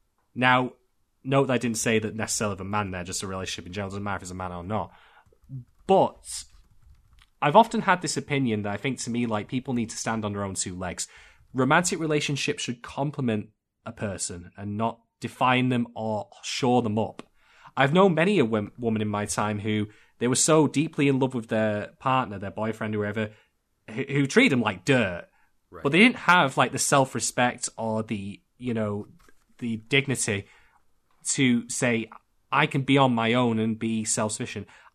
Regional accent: United Kingdom; I am, and I'm a Brit, so make of that what you will, folks.

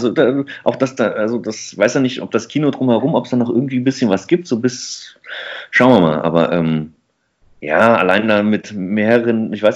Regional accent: Germany; ich finde so als Deutscher, der jetzt da jetzt nicht so diesen Draht dahin hat, weil es halt irgendwie keine Mannschaft aus Hessen ist

